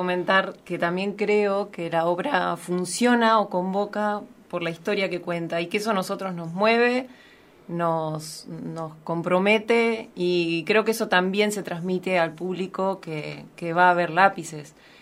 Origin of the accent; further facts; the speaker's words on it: La Plata, Buenos Aires Province, Argentina; born there; yo nací en La Plata, mi papá es de allá